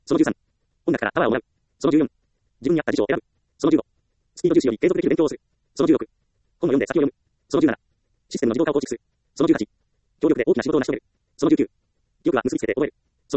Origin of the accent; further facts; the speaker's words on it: Ehime, Japan; 私は愛媛県で生まれ、厳しい親元で育ちました。